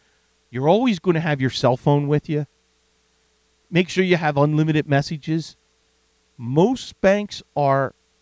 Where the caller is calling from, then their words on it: Melbourne, Victoria, Australia; I'm from Melbourne, Australia.